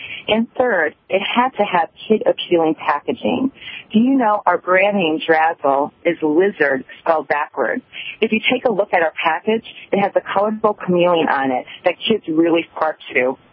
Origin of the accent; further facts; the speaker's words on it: Chicago, Illinois, United States; Yeah, well, I'm originally from Chicago, but currently we live in Minnesota, and actually right now I'm calling in from Lake Tahoe as we're here for the holidays.